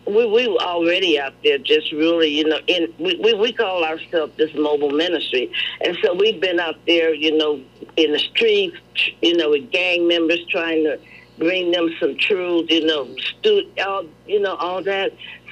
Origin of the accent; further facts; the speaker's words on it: Memphis, Tennessee, United States; And I'm from Tennessee, from Memphis